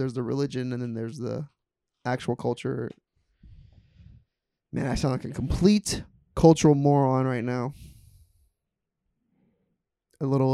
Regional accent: Florida, United States; also born or lived in California; Growing up in Florida and California

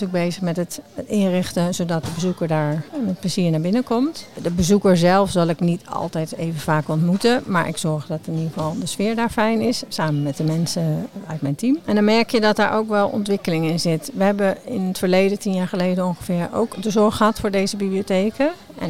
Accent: Dordrecht, South Holland, Netherlands; ik kom uit Dordrecht, hè, dus niet deze bibliotheek dan bij toeval

